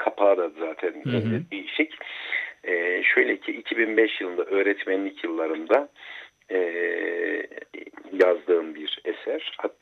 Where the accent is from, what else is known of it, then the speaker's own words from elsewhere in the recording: Kırşehir, Turkey; now in Konya, Turkey; Kuşaklı köyünde doğdu. Ancak köyümüzün Kırşehir'e daha yakın olması sebebiyle ilk orta öğretim olmak üzere bütün çocukluğum ve gençliğim Kırşehir'de geçti. 1984 yılından sonra da lise son sınıfta öğrenciyken içime düşen bir Mevlana aşkı ile Konya'da yaşamaya karar verip